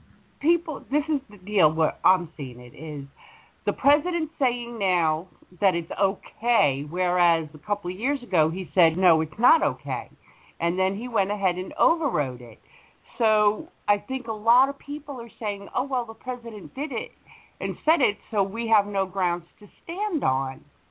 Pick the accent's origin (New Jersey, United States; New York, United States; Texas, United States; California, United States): New York, United States; accent: Long Island; now in North Carolina, United States; Yeah, I bring my accent and attitude wherever I go.